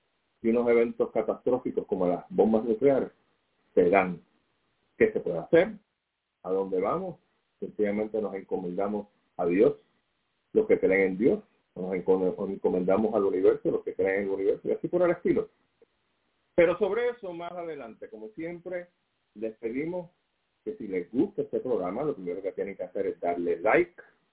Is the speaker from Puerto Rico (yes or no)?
yes; Puerto Rico; Nosotros como buenos puertorriqueños